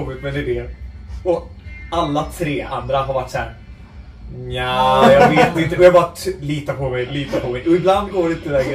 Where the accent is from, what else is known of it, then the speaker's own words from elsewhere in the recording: Borås, Västra Götaland County, Sweden; Vi är alla från Borås. Och vi har alla gått på samma gymnasieskola, Bäckensgymnasiet, men aldrig samtidigt.